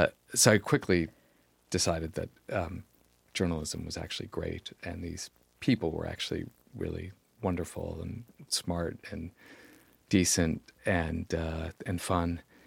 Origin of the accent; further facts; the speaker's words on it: Newton, Massachusetts, United States; I grew up in Newton, which is a suburb just outside of Boston.